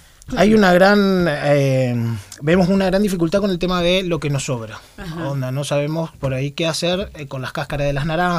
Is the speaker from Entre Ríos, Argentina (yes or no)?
yes; Paraná, Entre Ríos, Argentina; Yo soy de acá, de Paraná. Tengo 29 años